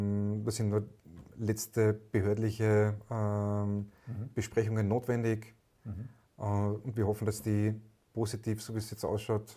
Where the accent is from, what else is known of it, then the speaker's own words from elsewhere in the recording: Tyrol, Austria; Mein Urlaub führt mich ein paar Tage nach Osttirol, in meine alte Heimat